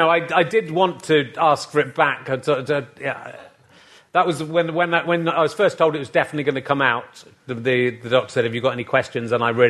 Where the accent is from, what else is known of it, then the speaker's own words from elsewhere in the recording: Yorkshire and the Humber, United Kingdom; I'm from Yorkshire originally